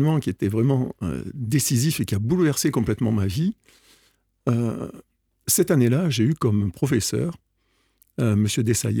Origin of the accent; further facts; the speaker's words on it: Alès, Occitanie, France; born there; je suis né à Alès, dans une famille qui est à la fois protestante et Cévenol.